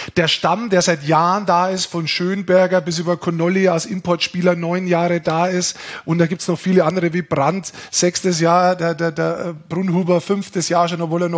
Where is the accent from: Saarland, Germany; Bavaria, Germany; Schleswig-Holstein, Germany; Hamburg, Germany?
Bavaria, Germany; ich bin Niederbayer